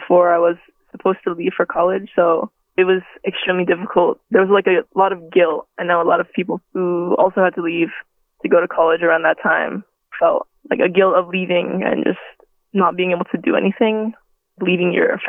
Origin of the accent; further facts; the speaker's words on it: Maui, Hawaii, United States; So growing up in Maui, I bounced around basically almost every school.